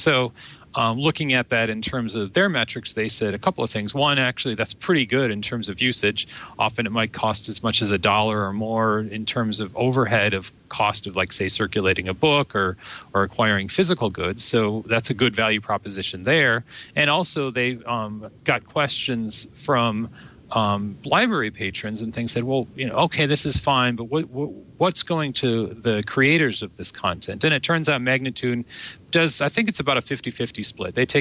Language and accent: English; Midwest, United States; I grew up in the Midwest